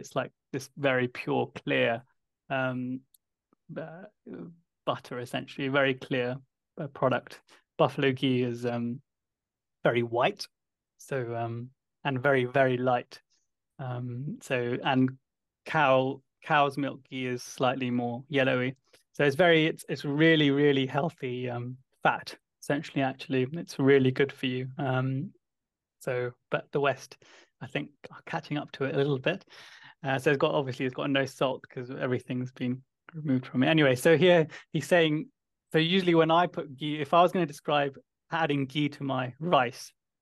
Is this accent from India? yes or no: yes; India; born there; But then I remind them I was born in India